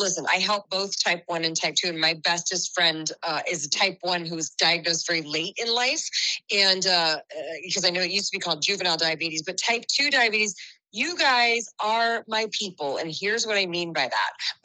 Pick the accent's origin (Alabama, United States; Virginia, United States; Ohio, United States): Virginia, United States; I'm from the South, from Virginia, and I'm half Italian as well